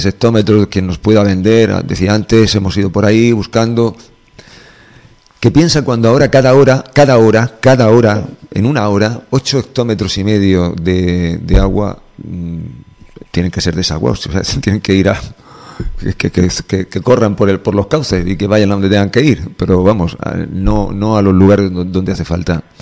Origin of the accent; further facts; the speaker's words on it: Andalusia, Spain; Lo que no se va a oír aquí en Andalucía, porque Andalucía, aun siendo andaluces